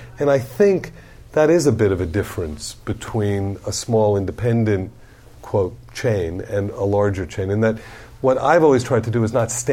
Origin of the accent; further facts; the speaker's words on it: Miami, Florida, United States; And when I left, I'm from Miami, and I left and I came back